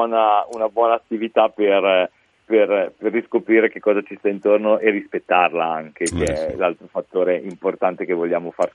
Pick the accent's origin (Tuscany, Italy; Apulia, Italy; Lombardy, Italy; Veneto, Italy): Lombardy, Italy; Milan; adesso te lo dico anche un po' da milanese quale, da dove appartengo